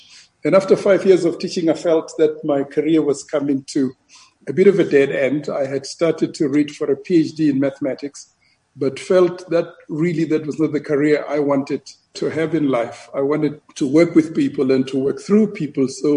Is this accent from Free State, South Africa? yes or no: yes; Winburg, Free State, South Africa; Yeah, I grew up in the Central Free State, the farming heartland of the country, a little town called Windburg. If you drive from Johannesburg to Bloemfontein, there's a little town about 100 kilometers away from Bloemfontein called Windburg. That's where my parents worked as farm laborers.